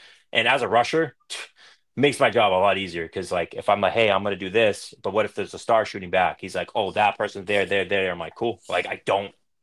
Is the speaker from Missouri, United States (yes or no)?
no; Flagstaff, Arizona, United States; I came from Flag and I'm still in Flag.